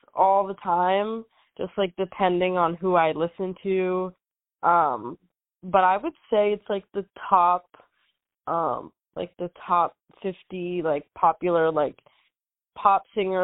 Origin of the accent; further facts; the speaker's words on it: New York, United States; then I'm from New York, so … just kind of came to be.